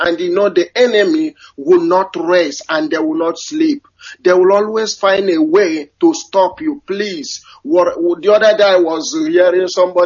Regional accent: Ebonyi, Nigeria; now in Germany; I'm calling from Halizala, German. I'm from Ebonyi State, Biafra land.

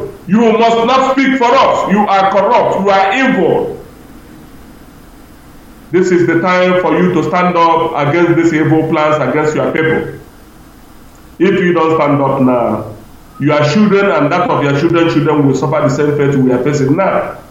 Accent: Ihitenansa, Nigeria; I am from Ihitenansa. Ihitenansa is in Oso. Oso is in Biafra land.

